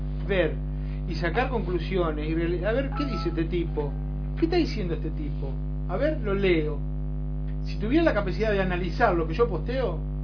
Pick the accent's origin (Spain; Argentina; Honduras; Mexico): Mexico; Empalme, Sonora; Pero lo mismo pasó por Empalme. Pues yo conozco mi pueblo así. Así como la palma de mi mano conozco mi ciudad.